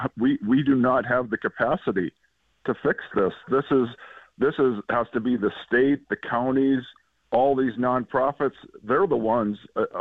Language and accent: English; Fargo, North Dakota, United States; So I grew up in Fargo. When I was younger, I used to love riding on the bike trails along the river.